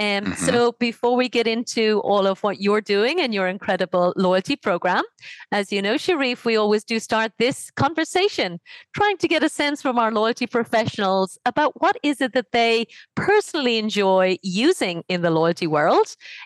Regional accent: Ireland; I've seen that in my home country of Ireland.

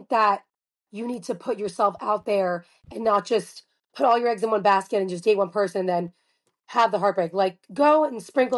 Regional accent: Florida, United States; also born or lived in Los Angeles; Okay, so I'm from South Florida, right? But I lived in Los Angeles for 11 years.

